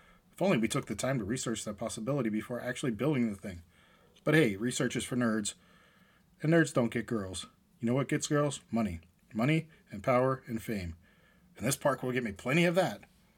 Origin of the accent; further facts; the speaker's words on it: Pittsburgh, Pennsylvania, United States; also born or lived in Erie; I grew up in Pennsylvania, parenthetically Pittsburgh and Erie, in parenthetical, at a time when environmental regulation just began to get implemented.